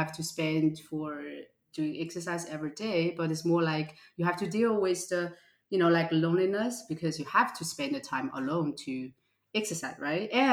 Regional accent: Austria; also born or lived in China; So I was born in China, but grew up in Austria. So I have kind of two different mindsets in my body.

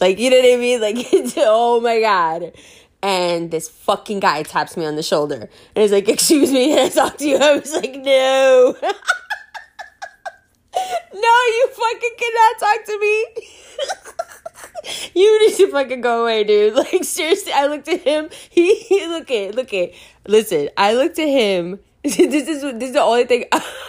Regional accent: New York City, New York, United States; I'm from New York City. You know, like, I live here. I'm not, like, a tourist or something.

